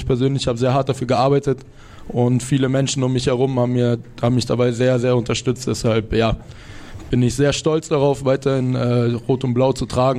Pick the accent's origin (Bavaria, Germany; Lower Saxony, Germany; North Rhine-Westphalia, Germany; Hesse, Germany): Bavaria, Germany; Nuremberg; eigentlich als stolzer Nürnberger versuche ich immer ein bisschen um Fürth rumzukommen und es ein bisschen zu meiden.